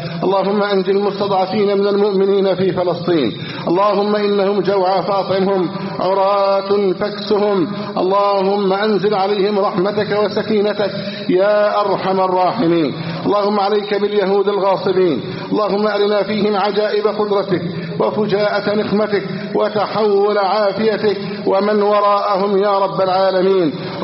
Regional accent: Egypt; اللهم احفظ بلدنا مصر أمنا أمانا، صفاء رخاء، وسائر بلاد المسلمين.

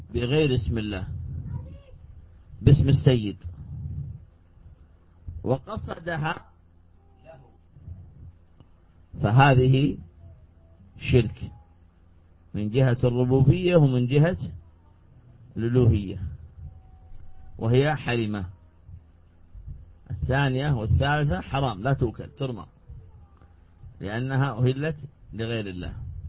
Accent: Saudi Arabia; هذه كلمة عامية عندنا في السعودية، طلبتهم يعني دعائهم

